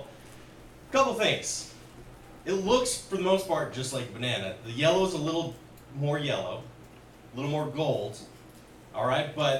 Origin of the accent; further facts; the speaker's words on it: Minnesota, United States; So all my life, here in the United States, Midwest, I grew up in Minnesota, then here, but I stayed in the center of the country for the most part.